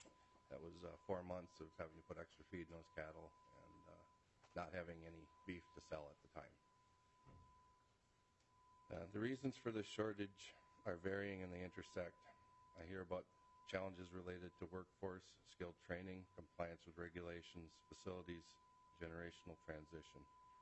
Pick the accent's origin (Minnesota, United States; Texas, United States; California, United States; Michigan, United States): Minnesota, United States; Kerkhoven; I'm from Kirkhoven, Minnesota.